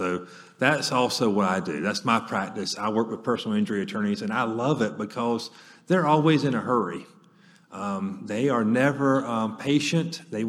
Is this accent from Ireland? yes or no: no; Monticello, Florida, United States; I am from Monticello, Florida